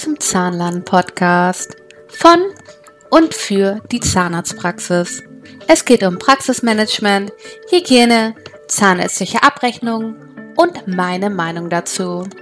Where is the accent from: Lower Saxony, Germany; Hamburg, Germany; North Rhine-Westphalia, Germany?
Hamburg, Germany; Ich bin ja auch Hamburgerin, wie ihr wisst, und dann passt das meistens.